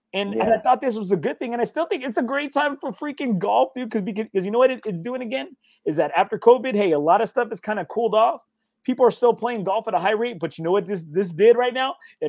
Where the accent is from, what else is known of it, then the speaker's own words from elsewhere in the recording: Corpus Christi, Texas, United States; I will be coming fresh off of a media day out at my hometown in one of my favorite courses, Corpus Christi Country Club.